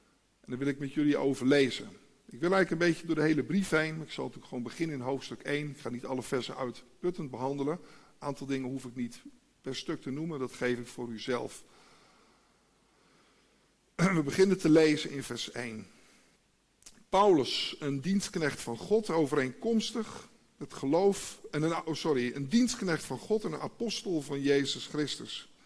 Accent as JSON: {"language": "Dutch", "town": "Elburg", "region": "Gelderland", "country": "Netherlands", "said": "ik kom uit Elburg."}